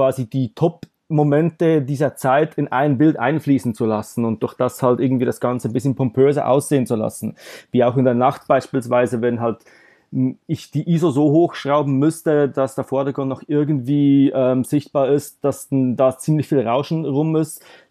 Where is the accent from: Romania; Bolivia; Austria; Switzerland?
Switzerland; bin aus der Schweiz